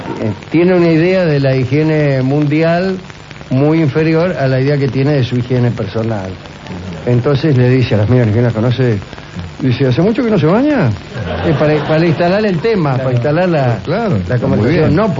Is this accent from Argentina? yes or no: yes; Argentina; podemos decir lo que pensamos como mujeres argentinas.